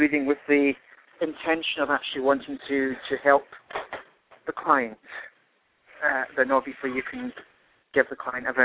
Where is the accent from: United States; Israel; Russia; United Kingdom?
United Kingdom; Glasgow, Scotland; Well, I'm very direct and very blunt, and part of that is because I grew up in Glasgow doing readings in pubs and clubs.